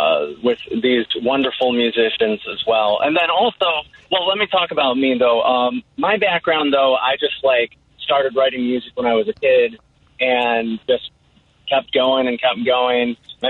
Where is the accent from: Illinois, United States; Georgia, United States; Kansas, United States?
Illinois, United States; Riverside; also born or lived in Chicago; I was born in Chicago and grew up in Riverside. I came from a family of musicians.